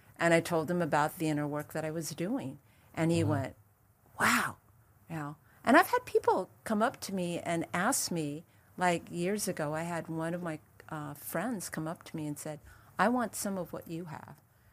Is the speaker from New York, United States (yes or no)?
no; Hawaii, United States; born there; I'm Japanese. I was born in Hawaii.